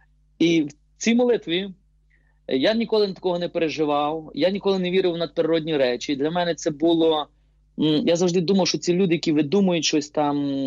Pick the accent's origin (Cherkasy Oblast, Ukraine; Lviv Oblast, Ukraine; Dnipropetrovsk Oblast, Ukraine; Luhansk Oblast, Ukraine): Lviv Oblast, Ukraine; Ulychne; Походжу з Галичини, Дрогобицький район, село Уличне. Це і моє рідне село, яке я дуже люблю. І Галичину дуже люблю.